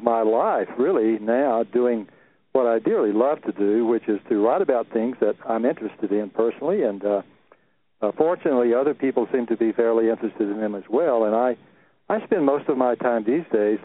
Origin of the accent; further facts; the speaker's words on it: Texas, United States; I grew up on a cotton farm in the middle of central Texas. It was out in the country in the middle of nowhere. It was a poverty-stricken area.